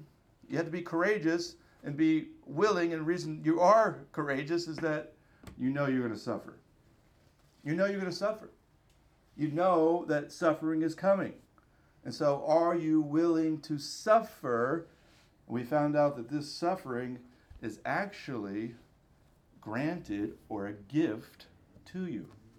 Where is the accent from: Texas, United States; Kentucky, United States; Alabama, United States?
Alabama, United States; I grew up in Alabama, and we had a major ice storm, but we had snow one year that was like a few inches of snow.